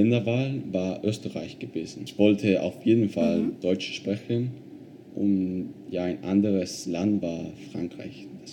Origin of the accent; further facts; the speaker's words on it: Misiones, Argentina; German is a second language; ich komme aus Argentinien, ich wurde hier geboren und ich wohne in einer Provinz, sie heißt Misiones und das liegt im ganz Norden von Argentinien, also in Amazonien oder Amazonas. Und ja, ich bin 20 Jahre alt.